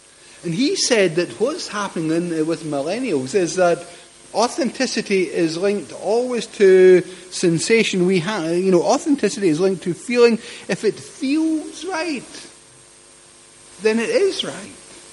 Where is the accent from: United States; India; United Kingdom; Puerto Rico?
United Kingdom; Scotland; I'm a Scot.